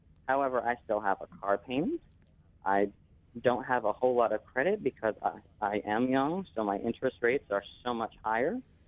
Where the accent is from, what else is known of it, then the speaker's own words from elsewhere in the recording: Bangor, Maine, United States; I'm 21 from Bangor. I've been working since I was 13 years old. At the age of 15, I was going to Bangor High